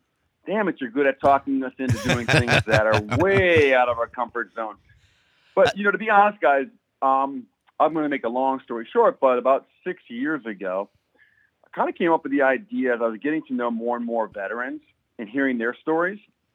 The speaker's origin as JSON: {"language": "English", "region": "Wisconsin", "country": "United States", "said": "I felt like it was time to bring it to my home state. And I thought we were primed and ready to do it. And I tell you what, I'm still a little bit in awe of how Wisconsin has turned out."}